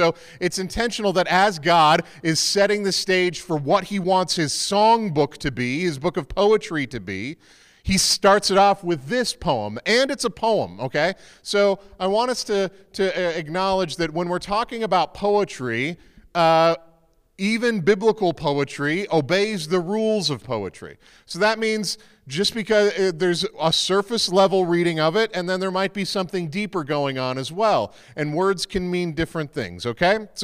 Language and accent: English; Charlottetown, Prince Edward Island, Canada; I'm originally from Charlottetown, Prince Edward Island